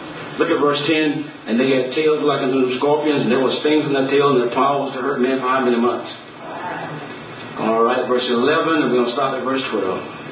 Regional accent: Florida, United States; honey, we were raised in Florida, and that was not a crocodile, that was an alligator.

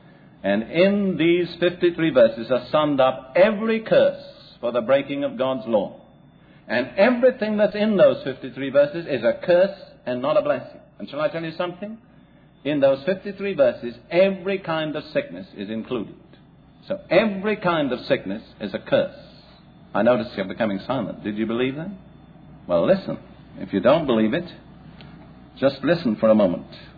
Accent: United Kingdom; And now, I'm British and I can say this, you Americans probably couldn't say it.

